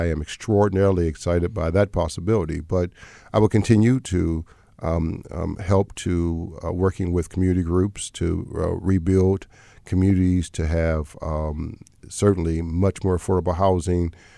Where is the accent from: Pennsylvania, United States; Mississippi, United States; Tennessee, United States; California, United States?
Pennsylvania, United States; Homewood; I've been a pastor in that community for 35 years. I'm from Homewood. I met my wife in the first grade from Homewood, right?